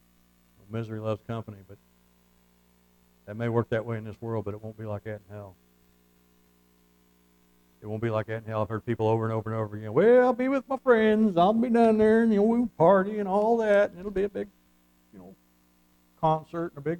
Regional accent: United States; And I'm with you. I'm American.

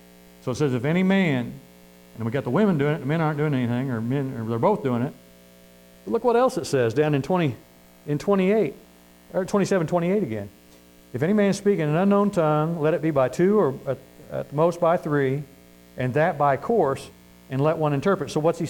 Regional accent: Missouri, United States; you guys struggle with me because I'm from Missouri.

